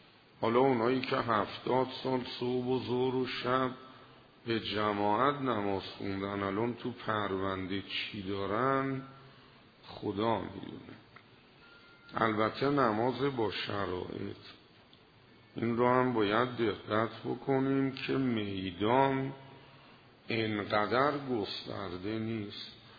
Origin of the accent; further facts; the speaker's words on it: Iran; الان که ما ایرانیم و نزدیک 2000 کیلومتر از این خانه دوریم،